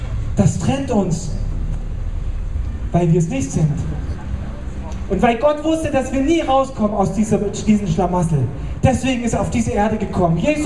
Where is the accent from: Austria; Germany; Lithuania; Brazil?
Germany; Annaberg-Buchholz, Saxony; Ich komme aus Annaberg-Buchholz